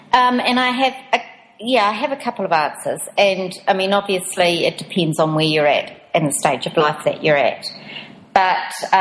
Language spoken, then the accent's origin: English; New Zealand; I'm a New Zealander and I could go to Australia as an expat.